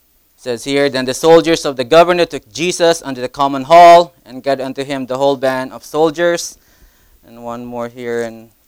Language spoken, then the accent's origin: English; Philippines; also born or lived in Las Vegas; now in Connecticut, United States; I'm from the Philippines, moved to Vegas, and they'd be like, "What are you doing here in Connecticut?"